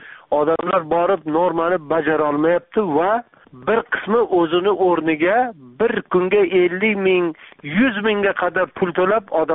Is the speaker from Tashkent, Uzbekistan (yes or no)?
no; Jizzakh, Jizzakh Region, Uzbekistan; men o'zim tug'ilib o'sgan Jizzax tumanini Malgizor tol etaklarida o'zim bolaligim o'tgan, o'zim tug'ilgan qishloqlarda ancha vaqt yurishimga to'g'ri keldi.